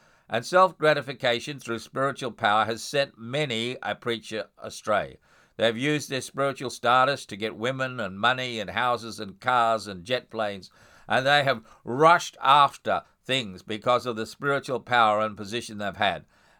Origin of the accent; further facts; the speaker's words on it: Australia; In my home country of Australia